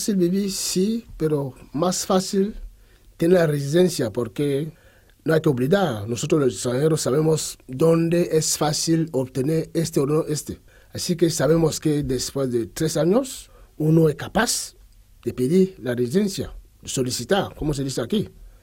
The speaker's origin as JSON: {"language": "Spanish", "town": "Douala", "region": "Littoral", "country": "Cameroon", "tie": "born or raised there", "first_language": "Kenya", "second_language": "Spanish", "said": "pero yo nací en Douala, la ciudad más grande de Camerún. Y en mi barrio hablamos primero nuestro dialecto, que es Kenya. Segundo, el pidgin."}